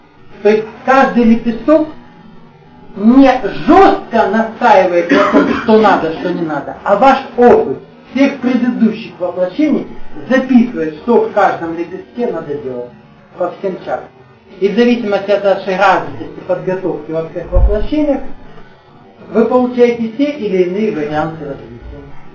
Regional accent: Siberia, Russia; born there; я институт закончил на юге, я родился в Сибири.

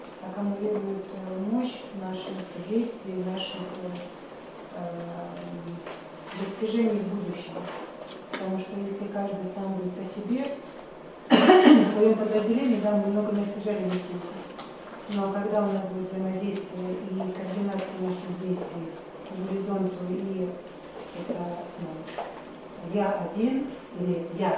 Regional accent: Luhansk, Luhansk Oblast, Ukraine; сама я из Луганска

